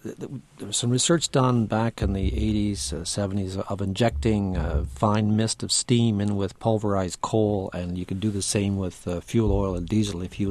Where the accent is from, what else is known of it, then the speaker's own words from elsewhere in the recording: Canada; and my accent might not betray it, I'm a Canadian.